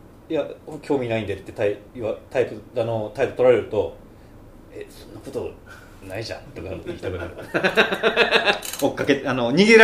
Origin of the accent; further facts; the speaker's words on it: Hokkaido, Japan; 僕加藤浩二さん好きなんだ同じ道民として、